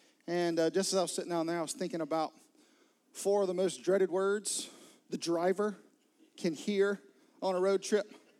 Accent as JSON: {"language": "English", "town": "Florence", "region": "South Carolina", "country": "United States", "tie": "born or raised there", "said": "When I was a kid, my family and I, I grew up in Florence, South Carolina. And so we drove a lot on I-20, a lot on I-95."}